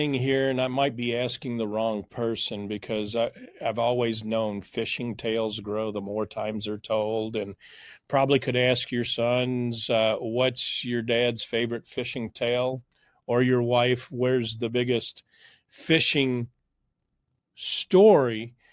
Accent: Southeast, United States; I grew up in the Southeast, and it was in a day and age where you had four channels that you could watch.

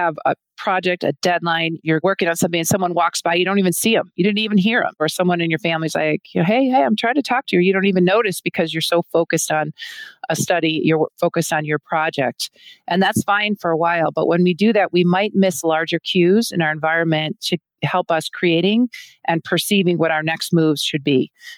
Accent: Cleveland, Ohio, United States; We're from Cleveland, Ohio. So we talk about the CLE framework.

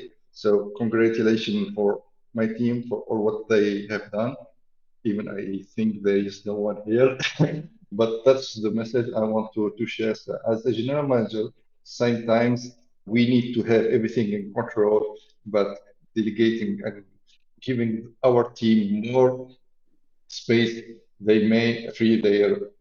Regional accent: Tunisia; English is a second language; I'm from Tunisia, and this is my first time speaking in this weekend testing.

